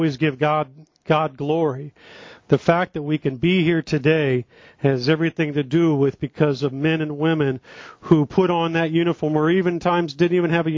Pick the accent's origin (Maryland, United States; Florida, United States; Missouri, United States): Missouri, United States; St. Louis; Some of you probably know that I'm from the Midwest. Some of you know that I'm from St. Louis.